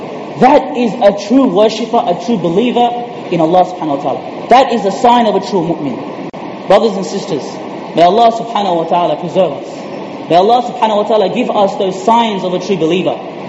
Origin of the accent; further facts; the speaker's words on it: Fiji; moved away; I don't know about this country, but in my home country, which is Fiji, where I was born